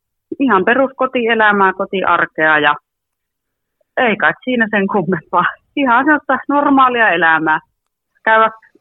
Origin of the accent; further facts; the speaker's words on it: Sodankylä, Lapland, Finland; No ehkä tuolla Sodankylässä ihmiset tunnistaa, kun siellä kotipuolella käy